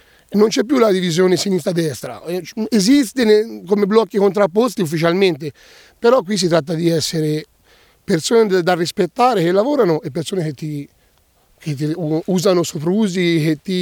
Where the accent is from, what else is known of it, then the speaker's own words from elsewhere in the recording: San Quirico d'Orcia, Tuscany, Italy; Da San Quirico d'Orcia, ma abito a Montalcino. Sono italiano da 36 anni, credo, soprattutto toscano, specifichiamo perché comunque sia, siamo molto campanilistici noi da Toscana